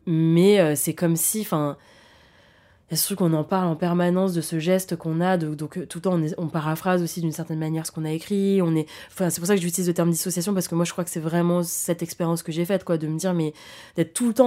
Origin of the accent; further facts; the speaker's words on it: France; moi je suis française, donc en fait, j'ai fait de la littérature française